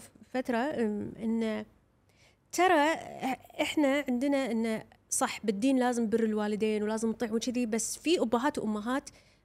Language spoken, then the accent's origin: Arabic; Kuwait; إحنا عندنا بالكويت الرقم اللي الطفل ممكن يتصل عليه